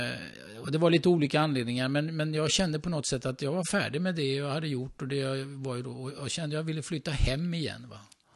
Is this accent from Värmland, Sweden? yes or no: yes; Karlstad, Värmland, Sweden; born there; moved away; also born or lived in Gothenburg; Nej, jag är faktiskt värmlänning. Jag är född här i Karlstad. Ja, men sen så var det så att familjen flyttade. Och jag hade inte så mycket att säga till på den tiden. Jag var ung. Och vi flyttade härifrån Karlstad.